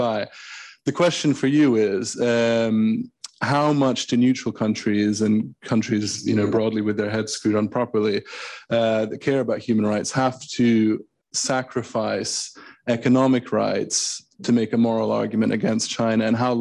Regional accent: Australia; despite my accent, I am actually Australian originally.

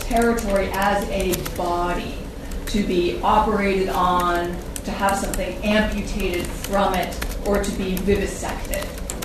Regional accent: Colorado, United States; like my home state of Colorado in the United States?

